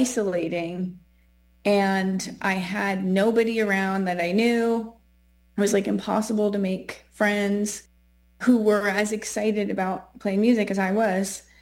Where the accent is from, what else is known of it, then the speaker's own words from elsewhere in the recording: Canada; now in Los Angeles, United States; I'm a Canadian living in LA.